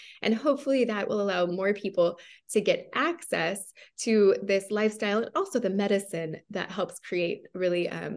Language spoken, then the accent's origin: English; Hawaii, United States; I'm from Hawaii, not from New Zealand, but obviously.